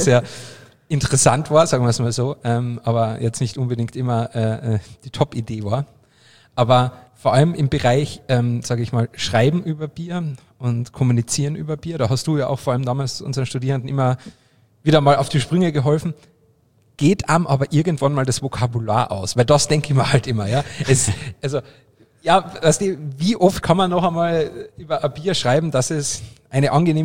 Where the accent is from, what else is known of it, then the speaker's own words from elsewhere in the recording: Carinthia, Austria; ich komme ja aus Kärnten